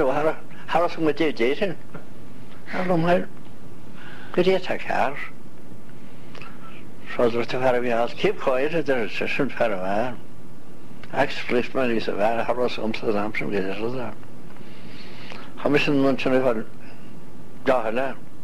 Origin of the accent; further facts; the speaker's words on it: Tipperary, Munster, Ireland; I'm from Tipperary